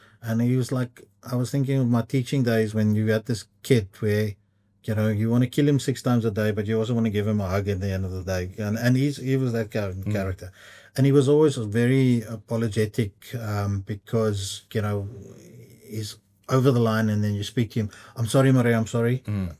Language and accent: English; Bellville, Western Cape, South Africa; I grew up in Bellville and played at TFLNI.